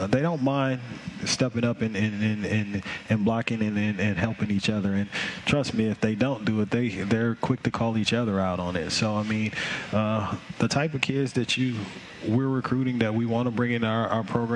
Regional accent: Memphis, Tennessee, United States; Memphis, Tennessee.

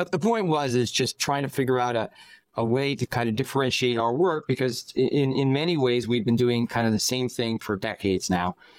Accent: New York City, New York, United States; now in Florida, United States; I've lived in Manhattan 3 times in my life. I'm from New York City, born and raised.

